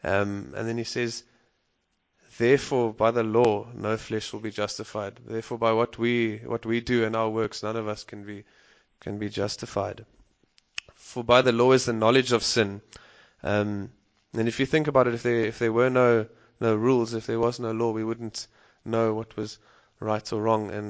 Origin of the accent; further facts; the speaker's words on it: Stellenbosch, Western Cape, South Africa; I was born in Stellenbosch in South Africa and went to school there, and I finished my music degree there yesterday. Oh, sorry. Last year.